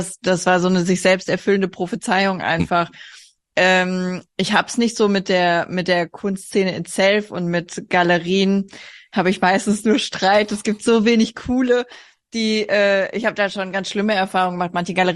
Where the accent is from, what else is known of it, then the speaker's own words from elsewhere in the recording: Hesse, Germany; in dem Dorf, in dem ich aufgewachsen bin, wurden mehr Drogendealer hochgenommen, die nach Frankfurt geliefert haben